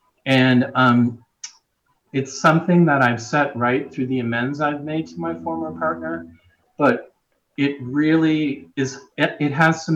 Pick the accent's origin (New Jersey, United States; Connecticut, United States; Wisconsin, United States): Wisconsin, United States; I'm from Wisconsin. You may hear that in my voice.